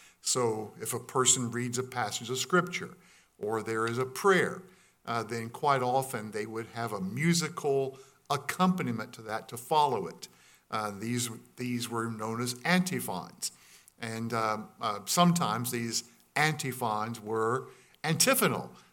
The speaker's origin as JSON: {"language": "English", "country": "United States", "moved": "as an adult", "lives_now": "Canada", "said": "If I was in my home country, if I was in the United States"}